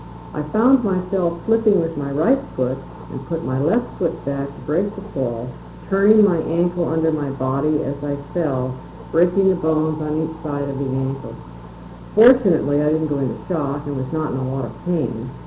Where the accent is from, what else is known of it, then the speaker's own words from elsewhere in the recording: Mill Valley, California, United States; also born or lived in San Rafael; I say I'm a native of Mill Valley because both of my parents were born here